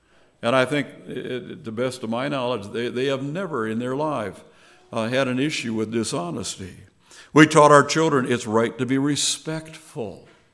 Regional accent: Wisconsin, United States; I grew up in the Bad River Reservation there in northwestern Wisconsin of the Ojibwe band the Lake Superior band of the Ojibwe Indians.

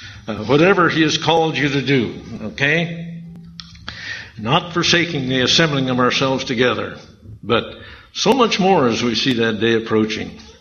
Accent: Washington, United States; moved away as an adult; now in Trail, Canada; We came from Washington State, and we came to Canada to start a church over there in Trail, and we're still there.

